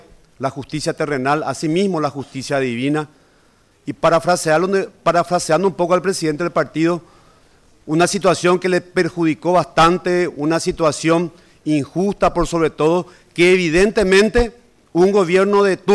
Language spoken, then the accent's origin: Spanish; Paraguay; realmente contento como paraguayo, como colorado